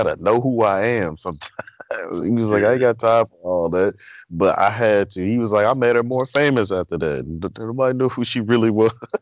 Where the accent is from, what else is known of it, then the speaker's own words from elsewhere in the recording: Liberty City, Florida, United States; I'm from Liberty City. I'm a hero out here, man.